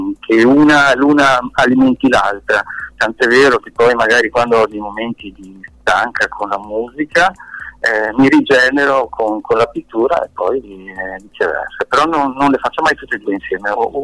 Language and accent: Italian; Bolzano, Trentino-Alto Adige, Italy; Ho solo qualche concerto qui nei miei paraggi, che io sono di Bolzano